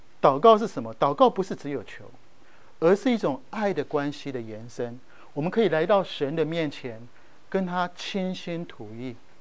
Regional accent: Taiwan; 我从台湾来，台湾有很多很多的庙宇，

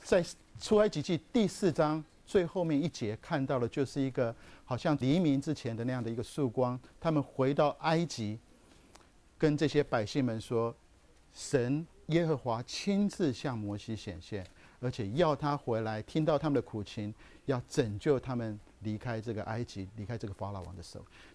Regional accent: China; 好，我们中国人常讲说多做多错，少做少错，然后呢不做不错。

